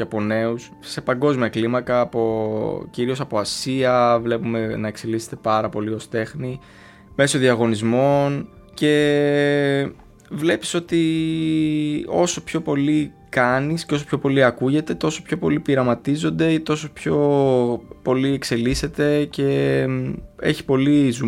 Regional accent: Larissa, Thessaly, Greece; γεννήθηκα στη Λάρισα και ξεκίνησα το beatboxing εκεί γύρω στα 15 ως έφηβος

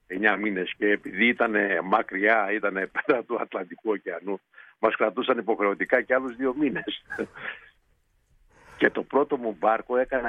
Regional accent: Doriskos, Eastern Macedonia and Thrace, Greece; also born or lived in Alexandroupoli; 10 χρόνια μέναμε στο Δωρίσκο.

